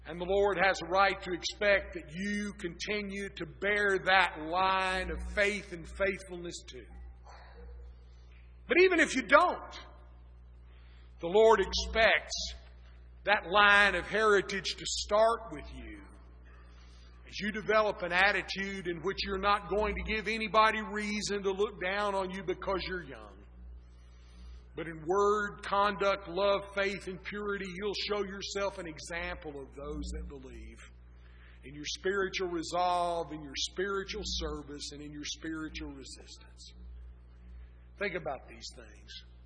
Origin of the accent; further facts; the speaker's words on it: Texas, United States; also born or lived in Oklahoma; When I was a child growing up in Texas and Oklahoma, we didn't think we could be a sound church